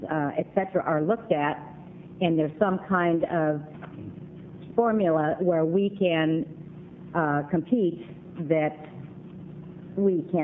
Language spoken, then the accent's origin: English; Hood River, Oregon, United States; I'm from Hood River, Oregon, and one of the members of the Tractor Coalition.